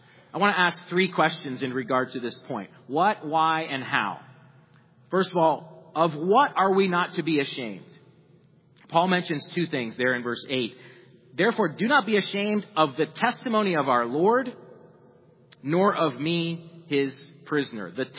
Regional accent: Pennsylvania, United States; now in Cleveland, United States; I'm from Pennsylvania, and I have enjoyed getting to know Ohio.

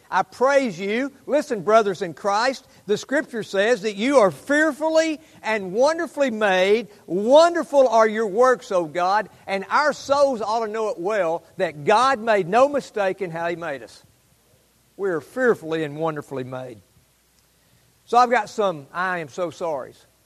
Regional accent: Mount Ida, Arkansas, United States; I grew up in Mount Ida, Arkansas, and I didn't hear bad words all the time at my house or anything like

